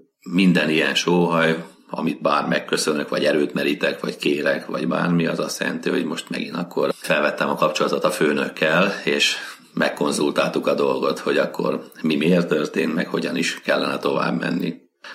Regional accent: Szarvaskend, Vas, Hungary; Igen, én egy nagyon pici 200-300 fős vasmegyei faluban éltem, születtem, Szarvaskend a neve, és hát itt a faluban a hit az egy természetes talaj volt

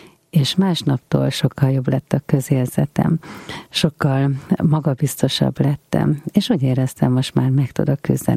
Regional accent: Debrecen, Hajdú-Bihar, Hungary; Nagymamámtól katolikus neveltetést kaptam, bár reformátusnak kereszteltek, nyilván már debreceni vagyok, édesanyám katolikus, édesapám református. Ilyenkor a lánygyermeket katolikusnak szokták keresztelni, de Debrecenről lévén szó, én református lettem.

